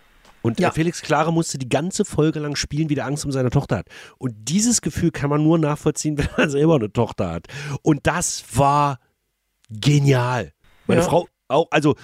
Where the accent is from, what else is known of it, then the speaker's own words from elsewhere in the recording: Magdeburg, Saxony-Anhalt, Germany; Ich habe natürlich als Magdeburger, habe ich direkt in Magdeburg